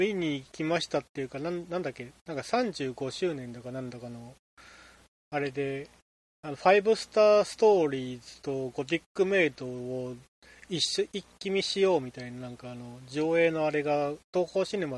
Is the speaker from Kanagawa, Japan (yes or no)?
no; Hamamatsu, Shizuoka, Japan; 僕の地元の浜松でも、ようやく公開されまして、